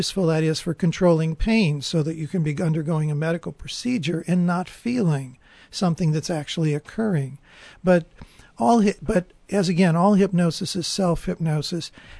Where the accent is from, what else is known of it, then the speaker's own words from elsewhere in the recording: Gary, Indiana, United States; I stopped by a radio station in my hometown of Gary, Indiana, watching a broadcast